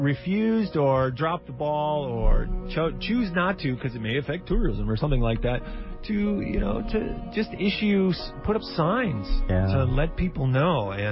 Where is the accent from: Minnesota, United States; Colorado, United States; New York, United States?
Minnesota, United States; Right where I grew up in Minnesota was a big giant wetland.